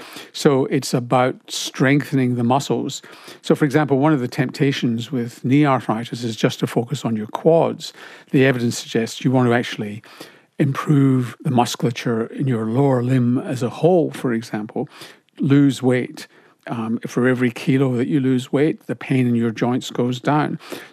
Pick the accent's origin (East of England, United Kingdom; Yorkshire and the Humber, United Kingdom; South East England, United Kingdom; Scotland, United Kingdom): Scotland, United Kingdom; Glasgow; now in Australia; such as you tend to get in Australia rather than Glasgow, my hometown